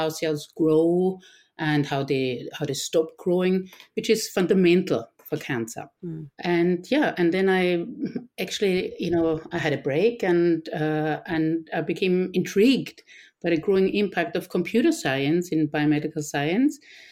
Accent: Vienna, Austria; English is a second language; moved away as an adult; And as you can hear, I'm from Vienna, from Austria.

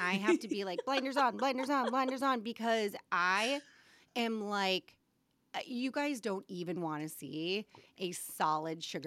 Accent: Colorado, United States; And then, you know, we live in the burbs where it's all Cubbies. I'm from Colorado.

